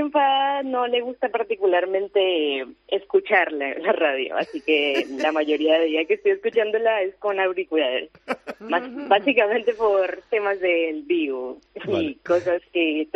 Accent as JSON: {"language": "Spanish", "town": "Cali", "region": "Valle del Cauca", "country": "Colombia"}